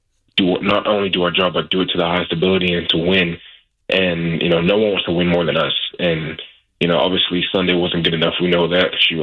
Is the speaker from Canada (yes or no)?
no; New Jersey, United States; also born or lived in London; the atmosphere I saw growing up in Jersey when I moved from London.